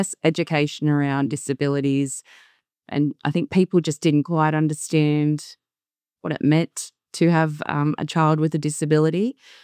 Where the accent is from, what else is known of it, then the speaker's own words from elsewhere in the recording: Singleton, New South Wales, Australia; I loved growing up in Singleton.